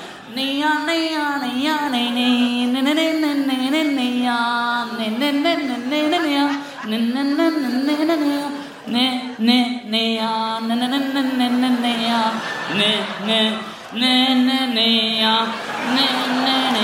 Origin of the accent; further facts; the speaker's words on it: West Jutland, Denmark; now in Copenhagen, Denmark; jeg bor på Nørrebro til daglig, og jeg er fra Vestjylland